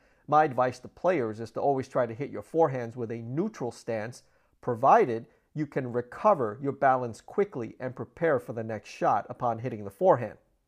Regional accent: Minneapolis, Minnesota, United States; Exercising in cold weather does not bother me much as I grew up in Minneapolis

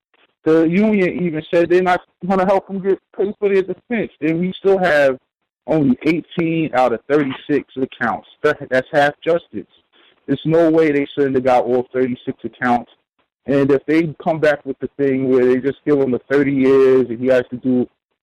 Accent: New Jersey, United States; I like to tell y'all that I'm from Jersey

